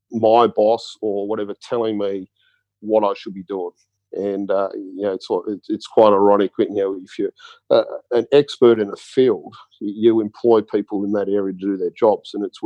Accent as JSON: {"language": "English", "town": "Canberra", "region": "Australian Capital Territory", "country": "Australia", "tie": "born or raised there", "said": "So I grew up in Canberra."}